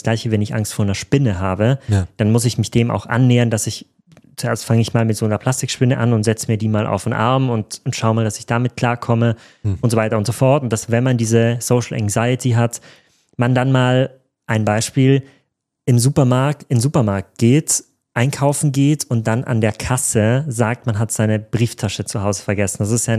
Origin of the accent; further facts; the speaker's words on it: Tyrol, Austria; Ich komme aus Grenznähe, aber noch auf der österreichischen Seite.